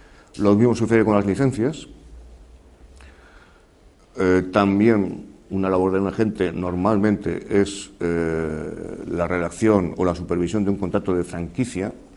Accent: Spain; lo digo sinceramente y lo lamento como español, me da vergüenza.

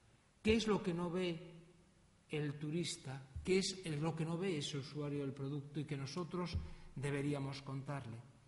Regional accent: Galicia, Spain; apela justamente a nuestra identidad o a nuestra identidad como gallegos

